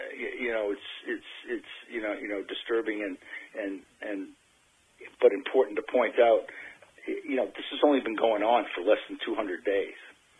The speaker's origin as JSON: {"language": "English", "region": "Massachusetts", "country": "United States", "lives_now": "Florida, United States", "said": "we can sit here in Florida or people can, you know, sit around in my home state, Massachusetts"}